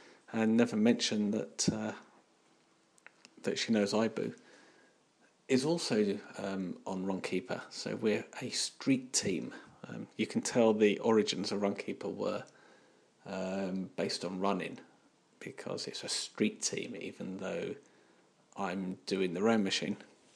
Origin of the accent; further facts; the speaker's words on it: United Kingdom; And because we're British, we're going to talk about it.